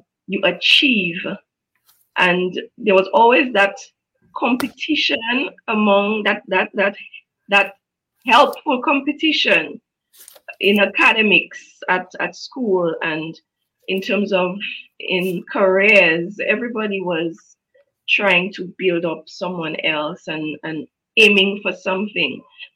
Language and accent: English; Salisbury, Saint Joseph Parish, Dominica; So interestingly, I was born and raised in Salisbury.